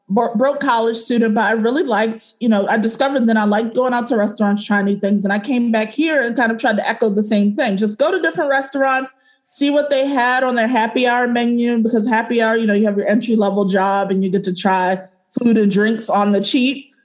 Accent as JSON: {"language": "English", "town": "Woodlawn", "region": "Maryland", "country": "United States", "tie": "born or raised there", "said": "We're very Baltimore, you know, tried and true. Like I grew up in Woodlawn. Both of my parents are from West Baltimore, like the city."}